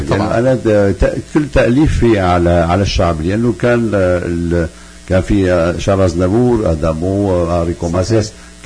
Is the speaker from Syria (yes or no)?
yes; Kessab, Latakia Governorate, Syria; moved away as an adult; also born or lived in France; ولدان بكسب، بسوريا بكسب، وبلشت بالموسيقى لحالي